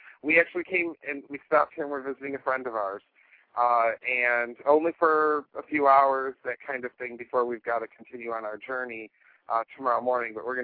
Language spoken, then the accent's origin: English; Detroit, Michigan, United States; My hometown, of course, is the Detroit, Michigan area.